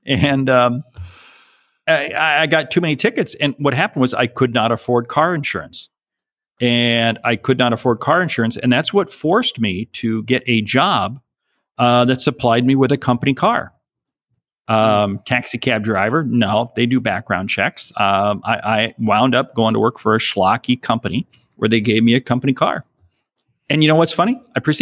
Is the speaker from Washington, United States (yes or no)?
yes; Washington, United States; Well, I was from a small town south of Seattle, mm-hmm. and my wife was from a small town north of Portland.